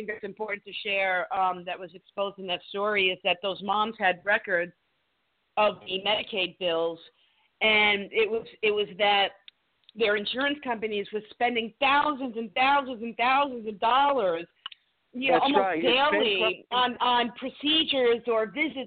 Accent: New York City, New York, United States; I grew up in New York City, and I never saw so many police officers

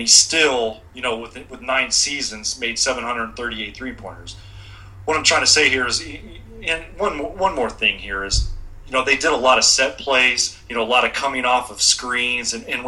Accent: Nebraska, United States; I'm from Nebraska. You know, I grew up, and the Nebraska basketball team wasn't very good most of the time that I grew up.

